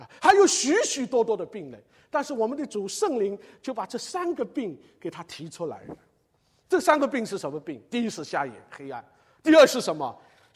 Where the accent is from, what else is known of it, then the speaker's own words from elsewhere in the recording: Shanghai, China; 瘸腿，我们上海土话叫一脚高一脚低，我是上海土话，叫脚高脚低。